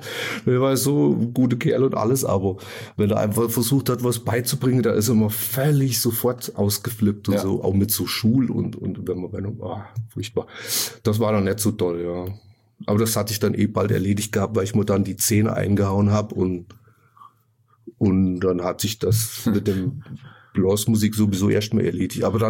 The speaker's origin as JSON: {"language": "German", "town": "Lütter", "region": "Hesse", "country": "Germany", "tie": "born or raised there", "said": "Ja, vor der Röner. Also das ist ja noch mehr so der kultivierte Teil von der Rhön, also vor der Wasserkupp, zwischen Fulda und der Wasserkupp, so mit in Lütter sozusagen."}